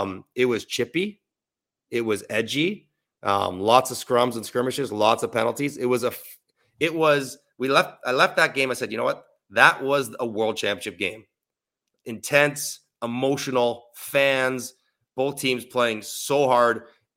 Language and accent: English; Canada; I am Canadian